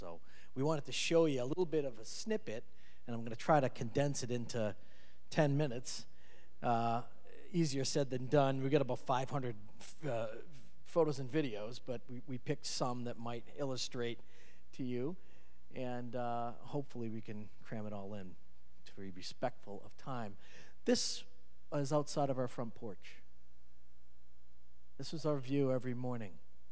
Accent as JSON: {"language": "English", "town": "Wakefield", "region": "Massachusetts", "country": "United States", "said": "He's actually from the town I grew up in Boston. He lives from Lynn. I'm from Wakefield, so it's really interesting."}